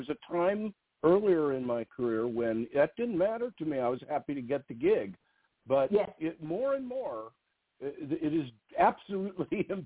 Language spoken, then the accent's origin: English; Los Angeles, California, United States; also born or lived in Seattle; I was born in Seattle, Washington, and my family moved to Los Angeles when I was about 6 and a half years old. So I was brought up in L.A., but I'm a Seattle boy.